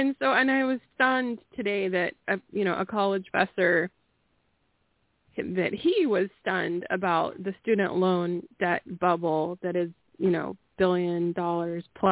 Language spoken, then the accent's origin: English; California, United States; first language Spanish; English is a second language; I was born here. My parents spoke only Spanish when I was born. I went to kindergarten and I didn't speak English.